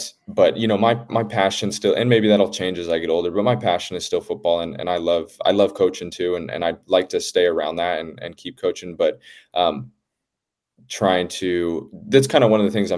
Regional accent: West Coast, United States; I mean, I love the US. I think it's a great country, and you kind of mentioned it, you know, I'm from the West Coast.

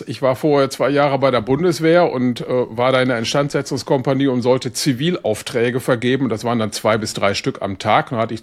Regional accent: Gütersloh, North Rhine-Westphalia, Germany; Also habe ich natürlich auch zu Hause gewohnt, von Gütersloh nach Bielefeld. Ich bin also in Gütersloh aufgewachsen, das ist ja nun nicht weit.

